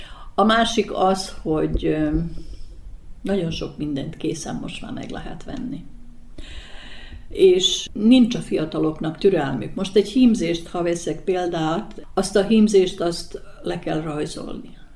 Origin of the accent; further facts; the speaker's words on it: Csóka, Vojvodina, Serbia; born there; Az egyetlen kivétel Csóka, ahova eljárunk, mert én csókai születésű vagyok, és valahogy a szívem az hazahúz.